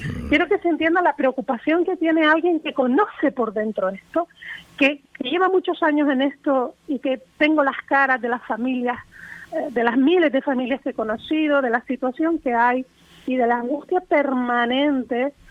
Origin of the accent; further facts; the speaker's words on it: La Orotava, Canary Islands, Spain; sabes que soy de la Orotava.